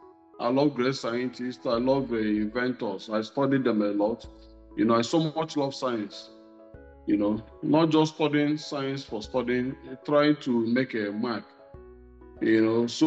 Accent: Anambra, Nigeria; as you rightly said earlier. I'm from Anambra State, Nigeria.

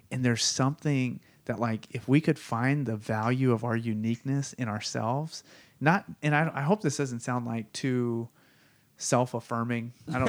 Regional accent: California, United States; I grew up in the Silicon Valley

